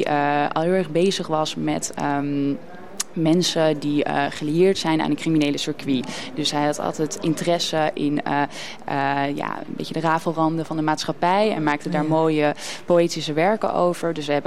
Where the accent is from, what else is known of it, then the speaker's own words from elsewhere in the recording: Amsterdam, North Holland, Netherlands; ik ben een Amsterdammer en ik fiets vaak heel snel door de wallen heen.